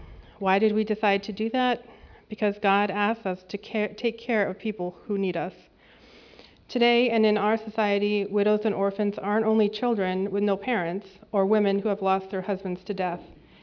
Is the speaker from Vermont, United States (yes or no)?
yes; Vermont, United States; moved away as an adult; now in Framingham, United States; I grew up in Vermont and also moved here after college for work.